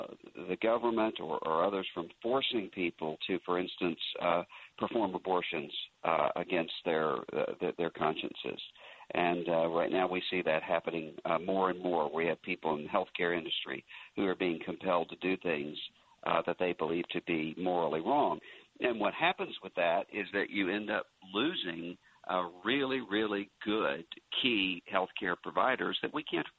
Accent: Mississippi, United States; I mean, I grew up in Mississippi in the generation after Jim Crow and the Civil Rights Movement.

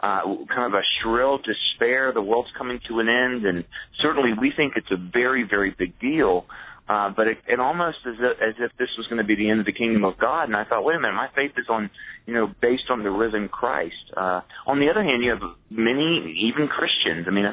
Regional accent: the South, United States; You know, it's backwards because he's in New York and I'm from the South.

